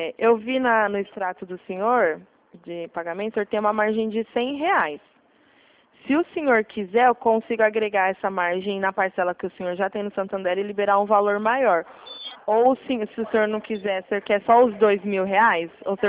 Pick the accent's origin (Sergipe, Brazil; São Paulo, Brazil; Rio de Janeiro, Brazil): São Paulo, Brazil; Ribeirão Preto; eu sou de Ribeirão Preto.